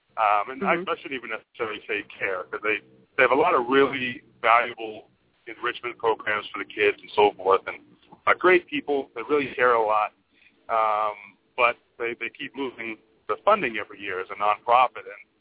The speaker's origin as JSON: {"language": "English", "town": "Grand Forks", "region": "North Dakota", "country": "United States", "said": "I'm from North Dakota originally, but there was the town I'm from is Grand Forks"}